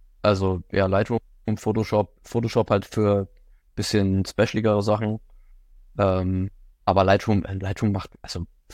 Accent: Berlin, Germany; ich komme aus Berlin und gerade hier so in der Innenstadt

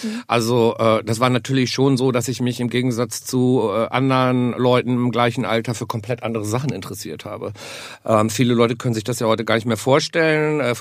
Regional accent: Bad Oldesloe, Schleswig-Holstein, Germany; Ich komme eigentlich aus der Nähe von Bad Oldesloe im Kreis Stormarn. Das ist zwischen Hamburg und Lübeck.

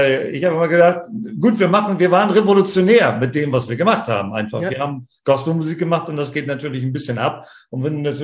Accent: Hamburg, Germany; Ich bin sogar waschechter Hamburger, ja. Ich bin ich bin sogar ein dritter Generation Hamburger.

